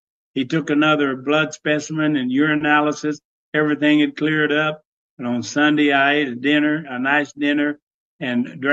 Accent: Tennessee, United States; Tennessean, born in East Tennessee near Knoxville, born and raised there, graduated from high school in my hometown

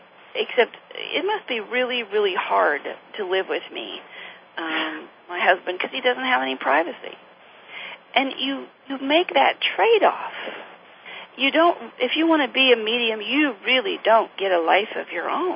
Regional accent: Appalachia, United States; And people who come here thinking, you know, we're from Appalachia and these are little old ladies who don't know much

